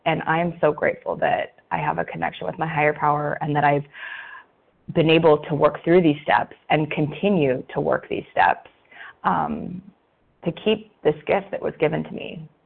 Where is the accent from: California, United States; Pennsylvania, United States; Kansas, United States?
California, United States; I'm from Southern California.